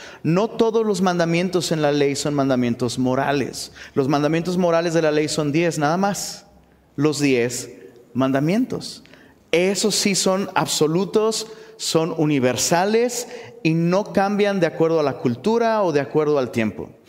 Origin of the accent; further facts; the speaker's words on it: Guerrero, Mexico; En mi tierra se hace caldo de iguana allá en Guerrero, ¿verdad?